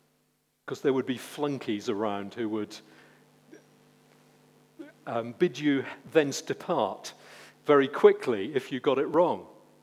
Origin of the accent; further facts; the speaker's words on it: England, United Kingdom; And most of us being English, and I use the term English very specifically, are also not known for our zeal for things.